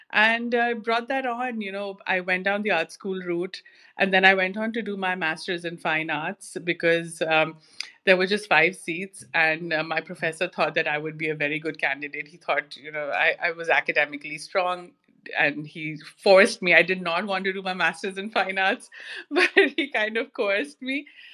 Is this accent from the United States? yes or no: no; India; now in Canada; I come from India, so my roots came from there. I live in Canada. I've traveled all over the world. So I like to think of myself as a global citizen that has one foot in the East and one foot in the West.